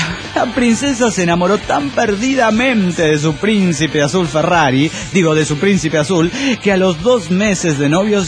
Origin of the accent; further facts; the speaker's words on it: Ecatepec, State of Mexico, Mexico; de Ecatepunk, México.